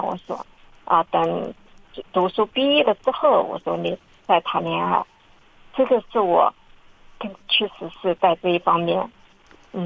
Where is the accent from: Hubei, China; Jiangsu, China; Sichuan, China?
Jiangsu, China; Changzhou; 在我们我是常州的这一块